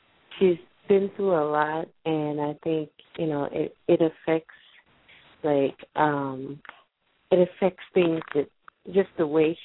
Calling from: Washington, District of Columbia, United States; I'm calling from Washington, D.C.

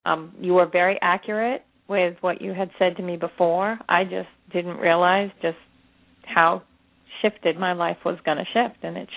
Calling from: Florida, United States

